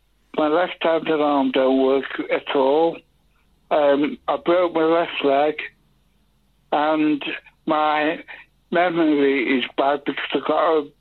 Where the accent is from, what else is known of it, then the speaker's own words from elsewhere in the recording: Alden, England, United Kingdom; born there; I was born in Alden, but I lived for 11, 12 years in Todd.